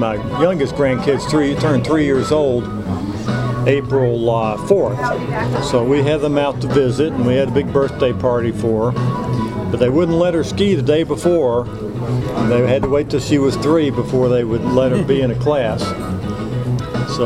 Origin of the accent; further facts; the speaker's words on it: Atlanta, Georgia, United States; I grew up in Atlanta, but back east I tended to get a lot of sinus problems.